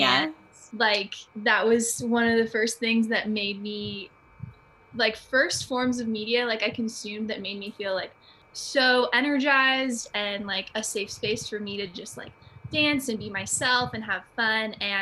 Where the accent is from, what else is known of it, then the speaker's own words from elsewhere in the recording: Elk Grove, California, United States; We are from the charming town of Elk Grove, California.